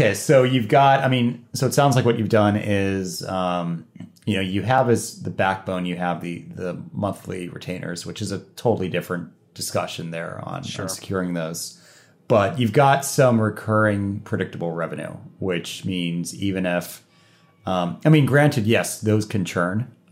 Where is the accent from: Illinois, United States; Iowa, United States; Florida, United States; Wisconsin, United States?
Florida, United States; now in Virginia, United States; I'm from Florida where I'm used to not having that too. And then moving up to Virginia.